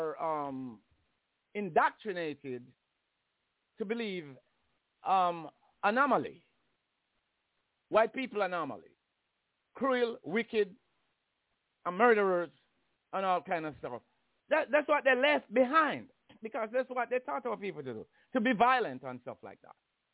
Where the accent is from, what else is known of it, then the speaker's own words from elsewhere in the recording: Jamaica; I grew up under slavery in Jamaica. I was not slave, but my parents, I think their grandparents and you know, our grandparents, they experience slavery.